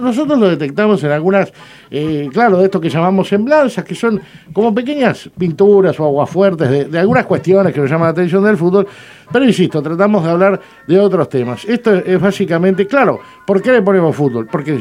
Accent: Uruguay; como uruguayos en particular.

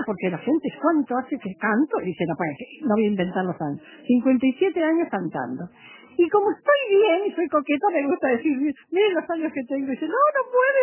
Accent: Tacuarembó, Uruguay; now in Montevideo, Uruguay; yo soy una mujer muy creyente, yo pertenezco a la Iglesia Nueva Apostólica, que desde que vine de Tacuarembó, yo fui criada en Tacuarembó en un colegio de las monjas

